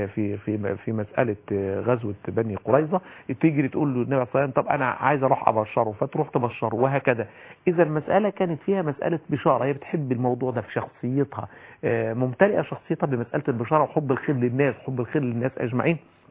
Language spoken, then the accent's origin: Arabic; Egypt; في واحده بتقول والله انا ما اقدرش جوزي يتجوز عليا، عندنا في مصر كتير قوي الظاهره دي